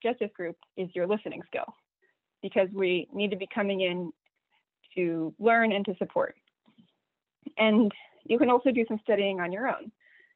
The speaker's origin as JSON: {"language": "English", "region": "California", "country": "United States", "said": "Well, I say our because I'm a Californian"}